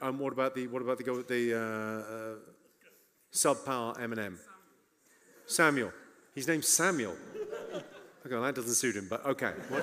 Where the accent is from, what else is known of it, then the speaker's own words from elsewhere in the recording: Slough, South East England, United Kingdom; So I grew up in Slough. I sound really posh.